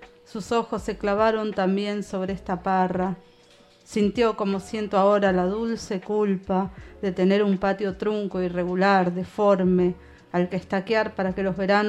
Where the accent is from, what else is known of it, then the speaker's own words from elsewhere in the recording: Ramos Mejía, Buenos Aires Province, Argentina; Estoy contenta de estar acá en el barrio, porque soy de acá, soy de Ramos.